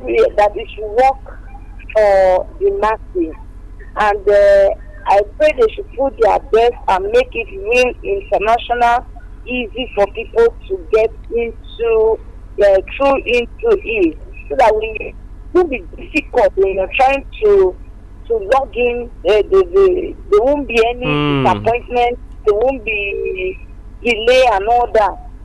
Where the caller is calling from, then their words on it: Akure, Ondo, Nigeria; I'm calling from Akure, Alagbaka.